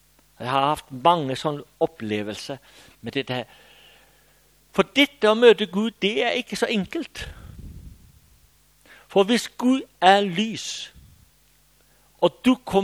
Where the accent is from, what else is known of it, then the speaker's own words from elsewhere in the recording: Central Denmark Region, Denmark; Jeg er jo også vestjyde.